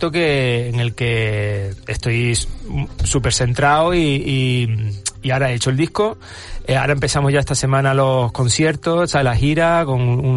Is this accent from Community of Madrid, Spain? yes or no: no; San Bartolomé, Canary Islands, Spain; en mi pueblo, en San Bartolomé, hay una sociedad cultural